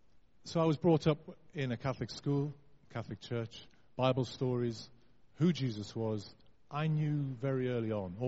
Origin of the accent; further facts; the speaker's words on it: Newcastle, North East England, United Kingdom; accent: Geordie; moved away as an adult; now in London, United Kingdom; I'm a Geordie. I was born in Newcastle. My parents taught me to speak proper